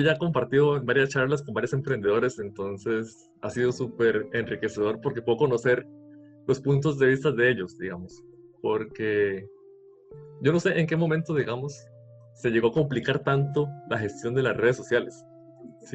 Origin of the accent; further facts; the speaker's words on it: Golfito, Puntarenas, Costa Rica; yo soy de Golfito, el restaurante estaba aquí en Golfito